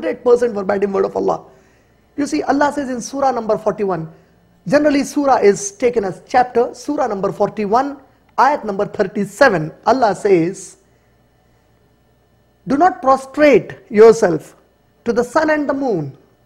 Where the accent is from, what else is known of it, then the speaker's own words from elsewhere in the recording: Hyderabad, Telangana, India; English is a second language; I come from India, from Hyderabad.